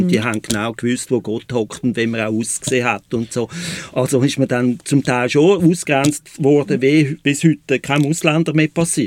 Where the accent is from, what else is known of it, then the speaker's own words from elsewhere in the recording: Agasul, Zurich, Switzerland; ich bin dann von Agasul auf einem Bauernhof aufgewachsen. Ziemlich, wo die Füchse und Hasen sich gut Nacht sagen, wo es mehr Kühe als Menschen hatte.